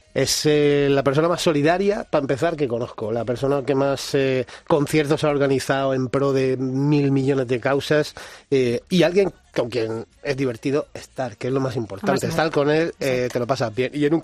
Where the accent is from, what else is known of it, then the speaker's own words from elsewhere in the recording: Molina de Segura, Region of Murcia, Spain; soy de Murcia, de Molina de Segura, concretamente.